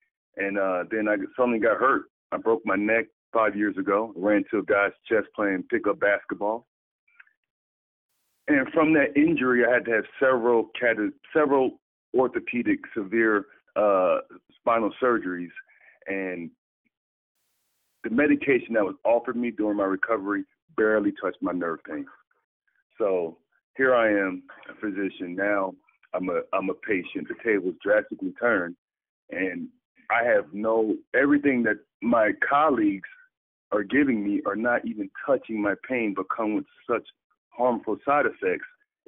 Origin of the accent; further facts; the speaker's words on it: Manalapan, New Jersey, United States; Okay, I'm from New Jersey, a town called Manalapan, New Jersey, by way of Alabama.